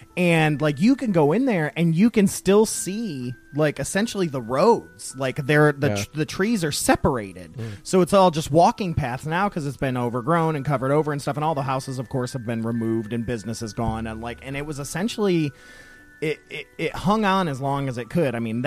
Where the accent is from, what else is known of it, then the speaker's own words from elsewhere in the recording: Ohio, United States; now in Louisville, United States; When I first moved down here, that's what I got. And I had no idea either. I'm from Ohio, so it was Ohio State and Michigan.